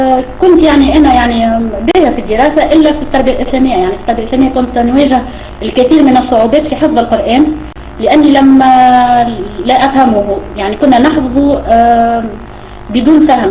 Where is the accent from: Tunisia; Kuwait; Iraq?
Tunisia; بالعربيه شويه وبالتونسي، ان شاء الله تفهموا لهجتي. … من تونس، تونسيه وتولدت مسلمه